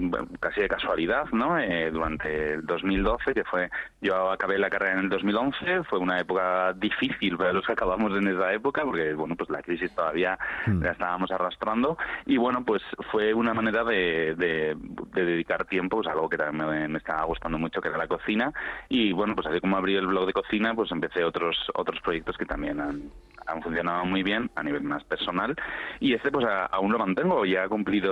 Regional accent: Tafalla, Navarre, Spain; now in Madrid, Spain; Navarro en Madrid. Soy de Tafalla, de un pueblo de, bueno, de la zona media

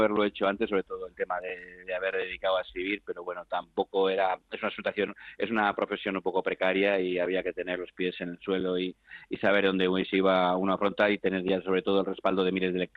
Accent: Portugalete, Basque Country, Spain; also born or lived in Barakaldo; realmente es verdad que nací en Baracaldo porque mi familia vivía allí entonces, incluso fui bautizado allí, así que realmente, y mi carnet de identidad obviamente pone Baracaldo, ¿no? Pero realmente sí que me considero de Portugalete.

